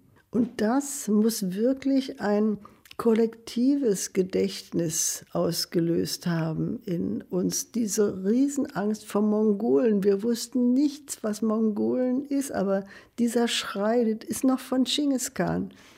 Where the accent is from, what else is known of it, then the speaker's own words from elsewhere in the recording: Zossen, Brandenburg, Germany; aber in Zossen war ich, es war immer meine Heimat.